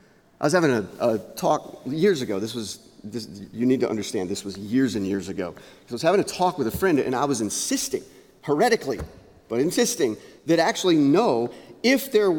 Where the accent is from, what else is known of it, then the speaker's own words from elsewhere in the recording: Texas, United States; I'm from East Texas, so fire ants are a thing for me.